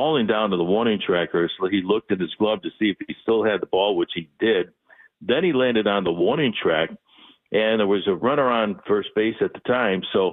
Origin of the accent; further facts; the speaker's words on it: Chicago, Illinois, United States; I grew up in Chicago, and I was a huge Cub fan when I was a kid.